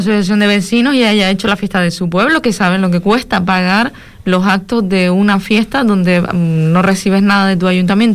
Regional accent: Canary Islands, Spain; lo que somos como majoreros

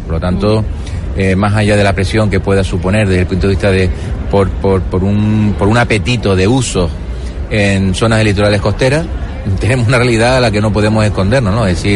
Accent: Canary Islands, Spain; Por la razón geográfica somos africanos, razones económicas somos europeos, pero razones sentimentales somos americanos

